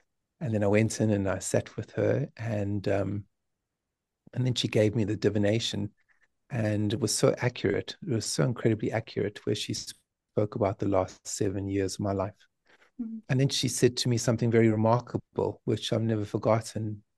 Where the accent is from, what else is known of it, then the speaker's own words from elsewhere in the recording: South Africa; And I was in South Africa. I'm born and bred in South Africa.